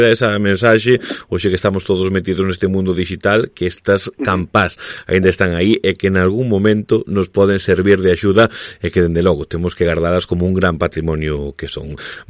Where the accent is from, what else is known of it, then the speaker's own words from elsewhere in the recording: Vilalba, Galicia, Spain; eu que son de Vilalba